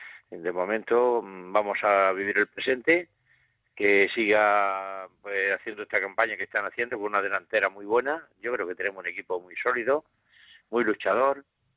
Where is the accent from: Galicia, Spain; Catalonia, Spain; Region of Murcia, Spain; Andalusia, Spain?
Region of Murcia, Spain; Cartagena; o el Cartagena, que es mi tierra